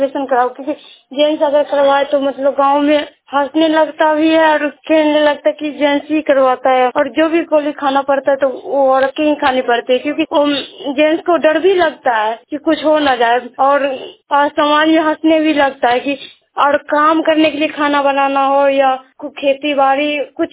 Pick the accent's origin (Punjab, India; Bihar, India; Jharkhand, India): Bihar, India; Khalipur; मैं खालीपुर की रहने वाली हूँ, सारण्य प्रखंड की हूँ।